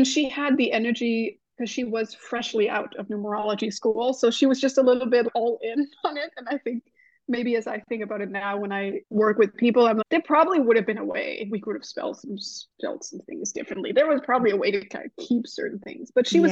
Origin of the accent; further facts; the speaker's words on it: Denmark; English is a second language; moved away as an adult; now in New York, United States; because I come from Denmark originally. So I had moved continents. I was speaking a different language.